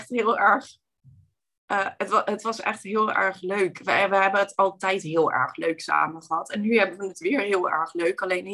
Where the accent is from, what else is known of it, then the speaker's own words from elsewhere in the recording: Limburg, Netherlands; En ik kom uit Limburg, dus daar bestaat, dat bestaat daar helemaal niet.